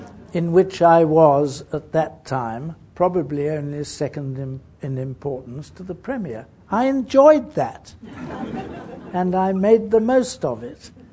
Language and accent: English; London, United Kingdom; now in Adelaide, Australia; You see, I had a huge advantage because I came from London.